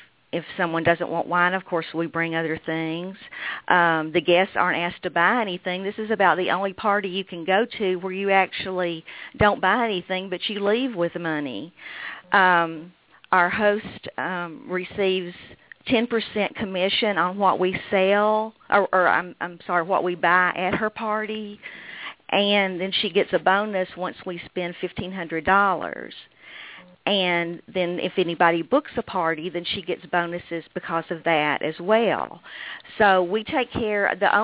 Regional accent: Kentucky, United States; accent: Kentucky; also born or lived in Illinois / Dallas; I'm from Kentucky. That's the reason I speak with this accent. I've lived in the Southeast most of my life. We did move to Illinois for 4 years, and then we moved to Dallas from there.

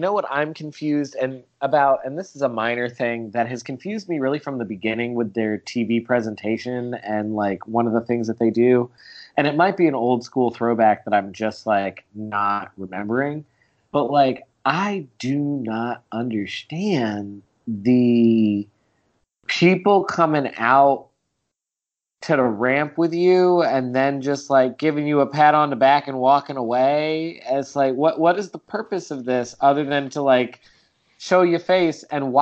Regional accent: United States; Well, it's gold to me because I'm an American high school teacher in the South.

